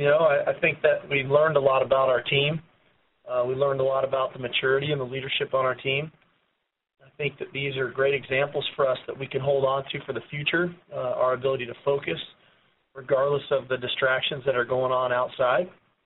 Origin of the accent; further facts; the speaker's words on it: California, United States; I'm from Southern California, and there's a long line of history and tradition here of winning football and championships and accolades and all those things